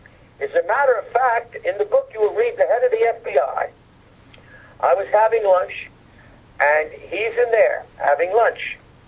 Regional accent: Philadelphia, Pennsylvania, United States; I grew up in South Philadelphia. My neighbor was Angelo Bruno. His wife grew up in the same town in Italy as my mother. We were paisans.

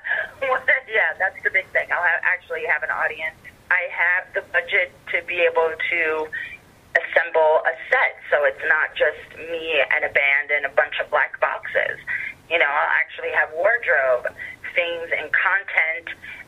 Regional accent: Los Angeles, California, United States; I grew up literally in Hollywood, in old Hollywood.

